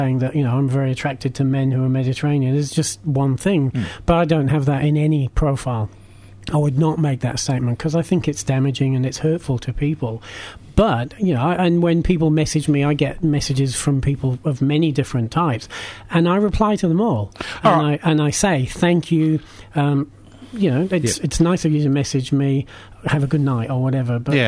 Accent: New Zealand; now in Melbourne, Australia; one of the reasons I moved to Melbourne in 2005 from New Zealand, where it's Auckland's a very small place, as you guys probably know

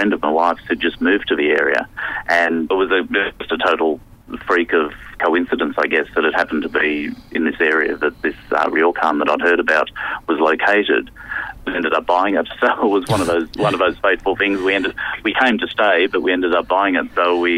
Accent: Sydney, New South Wales, Australia; Well, I'm originally from Sydney

